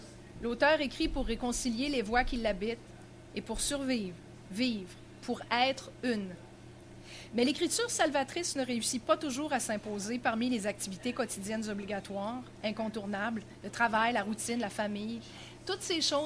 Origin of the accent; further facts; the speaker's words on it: Quebec, Canada; je l'ai traduite non pas chez moi au Québec, ni chez elle en Uruguay, mais à l'étranger, en Allemagne.